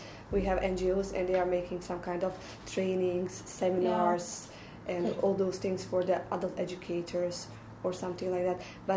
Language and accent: English; Bosnia & Herzegovina; English is a second language; I'm also from Bosnia and Herzegovina.